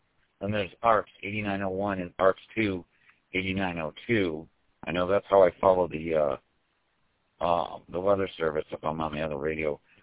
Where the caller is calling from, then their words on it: Michigan, United States; I am at Oakland County Community College right now, just messing around with my radio